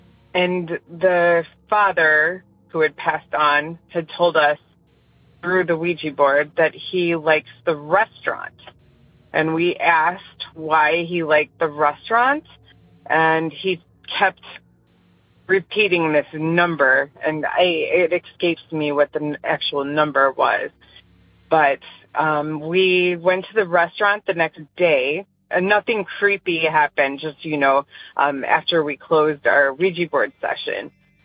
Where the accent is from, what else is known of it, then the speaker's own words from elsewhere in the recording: Midwest, United States; I am from the Midwest.